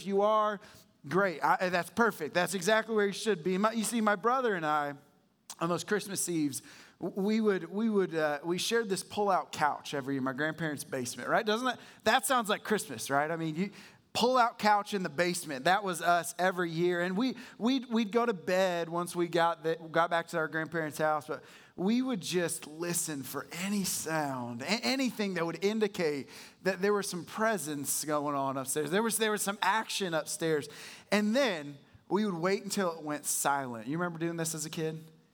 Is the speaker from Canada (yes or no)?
yes; Canada; I'm from Canada, if you didn't know.